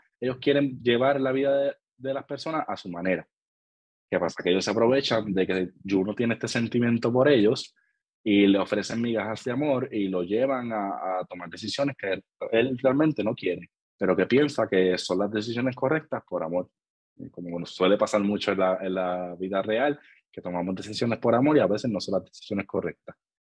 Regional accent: Vega Baja, Puerto Rico; now in San Juan, Puerto Rico; Pero yo soy ciudadano de Vega Baja. Actualmente vivo en San Juan porque yo trabajo y estudio por acá.

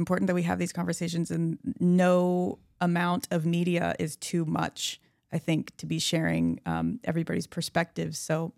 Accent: San Antonio, Texas, United States; So I grew up, born and raised in San Antonio.

